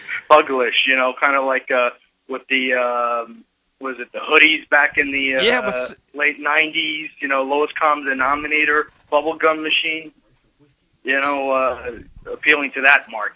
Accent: the South, United States; I got to get back to my roots. I was raised in the South, and, this is becoming beyond the pale.

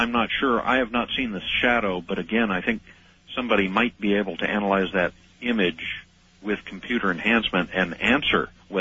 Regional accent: Missouri, United States; born there; and I was born in Missouri, by the way.

